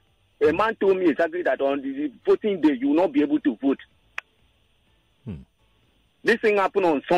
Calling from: Ajah, Lagos, Nigeria; I'm calling you from Aja.

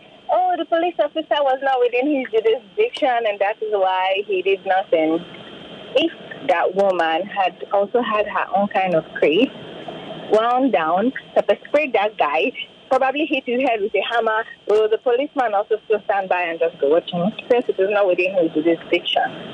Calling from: Isolo, Lagos, Nigeria; Calling from Isolo.

